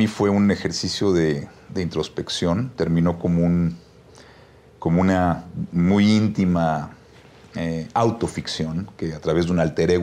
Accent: Mexico; Y eso yo creo que somos los mexicanos, ¿no?

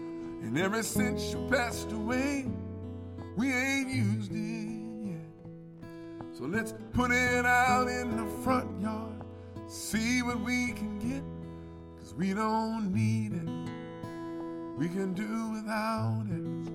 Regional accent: Los Angeles, California, United States; I grew up in Los Angeles, California, in the Compton area, mm-hmm. Compton, California. And I went to church in Watts, in a little church called the Beulah Baptist Church.

